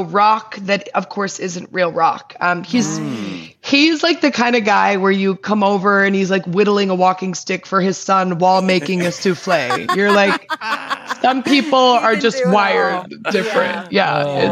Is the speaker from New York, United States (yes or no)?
yes; New York, United States; now in Pasadena, United States; We grew up in New York. My dad's Dutch, grew up in Holland. And then we moved to New York.